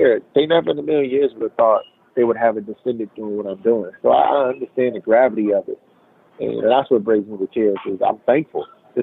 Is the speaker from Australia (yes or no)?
no; Chicago, Illinois, United States; the life I led, the stuff I seen growing up in Chicago, yeah.